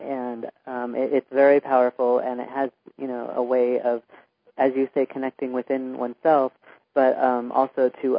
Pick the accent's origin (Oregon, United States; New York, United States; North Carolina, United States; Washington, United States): Oregon, United States; Ashland; to Ashland, Oregon, my hometown, which I love